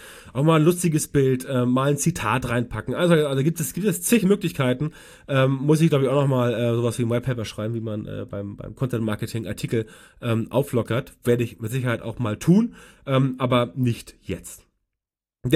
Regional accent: West Germany, Germany; weil ich komme aus Westdeutschland und weiß es deswegen nicht genau.

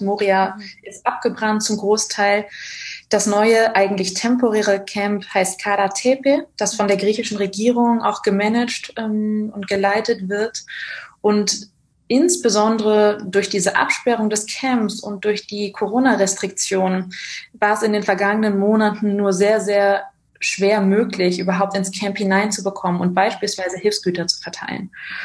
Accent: Barcelona, Catalonia, Spain; moved away as an adult; now in Berlin, Germany; Ich bin in Barcelona geboren und aufgewachsen, lebe jetzt seit 8 Jahren in Berlin

